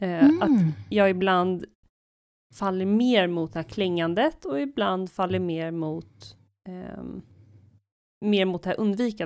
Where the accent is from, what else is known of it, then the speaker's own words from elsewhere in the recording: Sweden; jag är uppväxt i Sverige och svenska värderingar, individualitet och man ska kunna stå själv